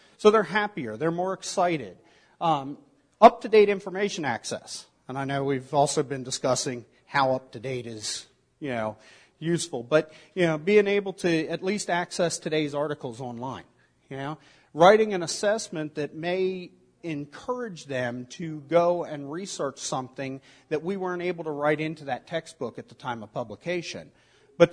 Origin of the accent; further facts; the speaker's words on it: Baltimore, Maryland, United States; a 17-year-old from my hometown of Baltimore.